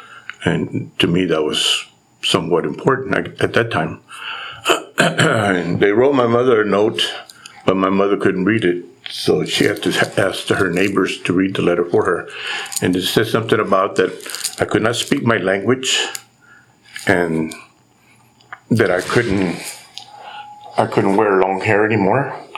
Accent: San Antonio, Texas, United States; born there; I was born in San Antonio.

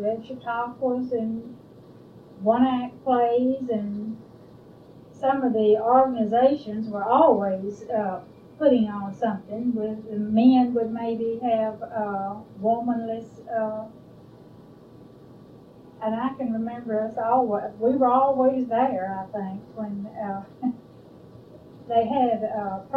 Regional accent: Bishop, California, United States; And I was born in Bishop

